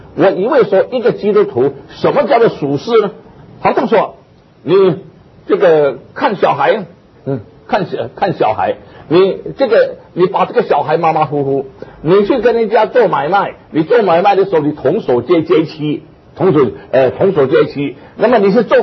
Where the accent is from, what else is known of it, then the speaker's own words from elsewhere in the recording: China; 所以我们中国人说父不父子不子，子不子，就是这就从这个地方来的。